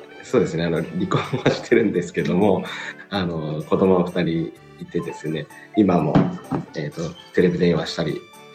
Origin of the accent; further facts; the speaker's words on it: Okinoerabu, Kagoshima, Japan; 僕が鹿児島の沖永良部島っていうところの出身でですね